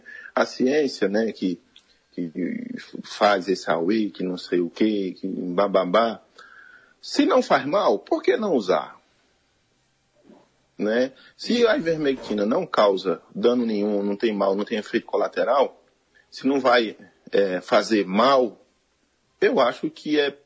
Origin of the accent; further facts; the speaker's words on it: Juazeiro do Norte, Ceará, Brazil; atender a região do Araripe, Sertão Central, aqui nosso Caririzinho, que eu sou de Juazeiro